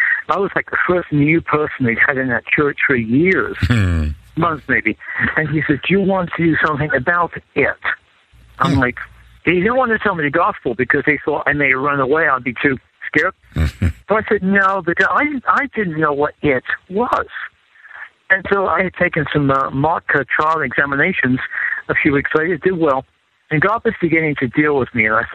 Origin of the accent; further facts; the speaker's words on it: England, United Kingdom; born there; I was born in England. I grew up in a pretty privileged background. I went to a school in South England called Claysmore School